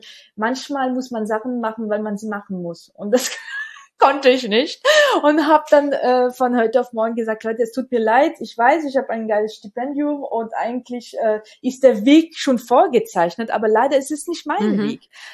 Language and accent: German; France; German is a second language; now in Germany; wenn man es schön deutlich hören kann, komme ich nicht aus Deutschland, sondern aus Frankreich. Ich bin 31 und bin jetzt seit 2012 von G4 in der Nähe von München